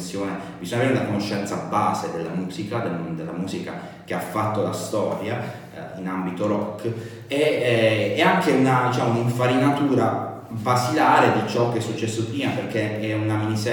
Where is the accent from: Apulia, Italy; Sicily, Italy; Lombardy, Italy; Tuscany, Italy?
Apulia, Italy; Enzo Rizzi, che è un autore tarantino della mia terra, la Puglia.